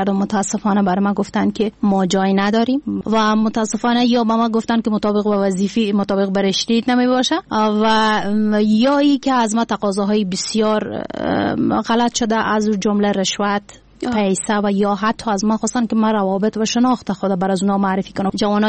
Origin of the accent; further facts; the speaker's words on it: Farah, Afghanistan; در ابتدا ما از ولایت فرا هستم